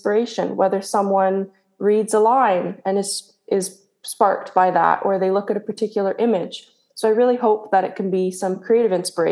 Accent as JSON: {"language": "English", "region": "Ontario", "country": "Canada", "tie": "born or raised there", "lives_now": "St Andrews, United Kingdom", "said": "I'm originally from Canada. I have grown up on a ginseng farm in Ontario, and I came to St. Andrews for university."}